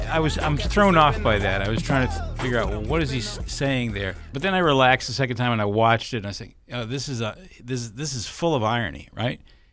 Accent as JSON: {"language": "English", "region": "New England", "country": "United States", "said": "because he knew I was from New England."}